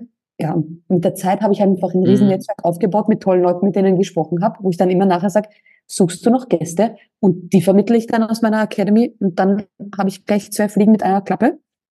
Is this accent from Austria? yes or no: yes; Austria; accent: Austrian; mit meinem österreichischen Akzent